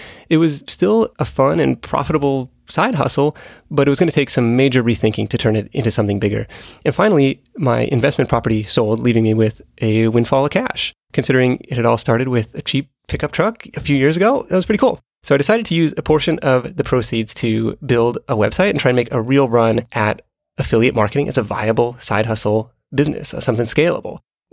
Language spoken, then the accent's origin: English; Seattle, Washington, United States; moved away as an adult; I thought it would be worthwhile to leave Seattle and see what else was out there. I'd lived there almost my entire life.